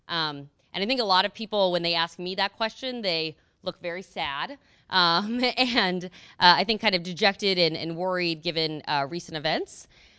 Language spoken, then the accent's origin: English; Atlanta, Georgia, United States; I grew up in Atlanta, I went to church